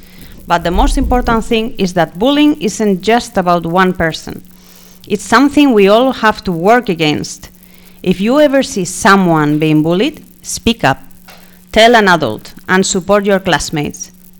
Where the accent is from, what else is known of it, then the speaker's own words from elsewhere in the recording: Spain; now in Jeddah, Saudi Arabia; I am the new school psychologist here at Lycée Français Jeddah. I am from Spain, and I live in Jeddah with my husband and my two wonderful children.